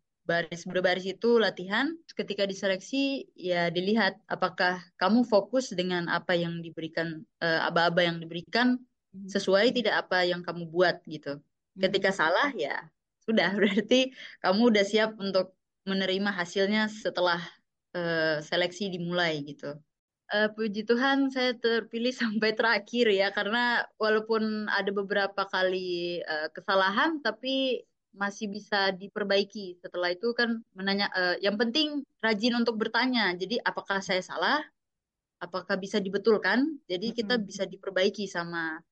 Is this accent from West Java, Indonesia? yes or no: no; Merauke, Papua, Indonesia; Saya berasal dari Merauke, Papua. Ujung banget nih, ujung timur Indonesia.